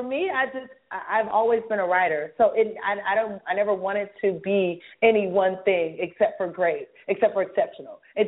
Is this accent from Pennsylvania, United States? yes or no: no; Detroit, Michigan, United States; I grew up in Detroit, and I looked up to all these amazing people